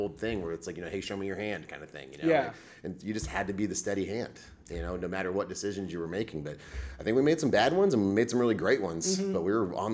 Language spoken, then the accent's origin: English; Oviedo, Florida, United States; So, and I'm from Oviedo. So I know what's going on out there.